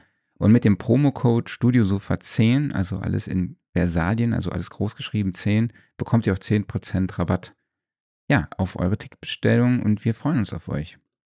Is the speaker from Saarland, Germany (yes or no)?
yes; Saarlouis, Saarland, Germany; Damals in Saarlouis, in meiner Heimatstadt.